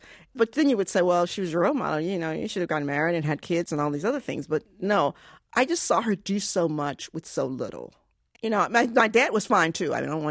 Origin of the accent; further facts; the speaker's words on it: Portsmouth, Virginia, United States; I grew up in Portsmouth, Virginia, which is, you know, Virginia at the time that I was growing up was very segregated.